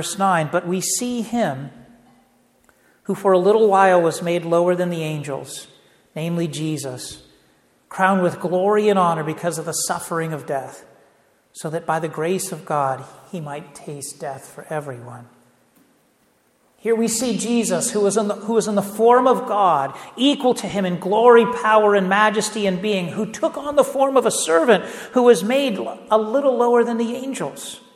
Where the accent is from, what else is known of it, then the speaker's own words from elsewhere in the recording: California, United States; I grew up in the Bay Area, couldn't stand them. Now, yes, I know I've moved back to the South